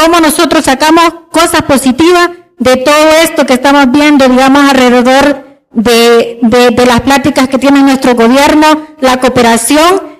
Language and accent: Spanish; Honduras; soy hondureña